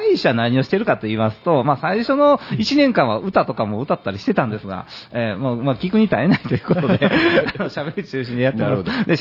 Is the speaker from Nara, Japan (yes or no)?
yes; Oji, Nara, Japan; やっぱりね、私、出身が王子町ですから。